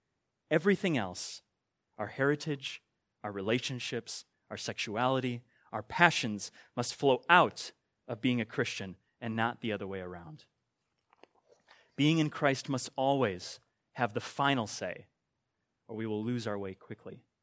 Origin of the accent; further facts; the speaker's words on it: Wisconsin, United States; I was born and raised and currently live in Wisconsin. I am a Wisconsinite.